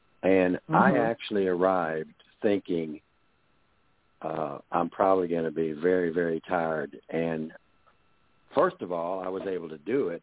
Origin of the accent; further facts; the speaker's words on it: Texas, United States; now in Atlanta, United States; I live in Atlanta. I grew up in Texas, And from Atlanta to Texas is about, depending on where you're going, 750 miles.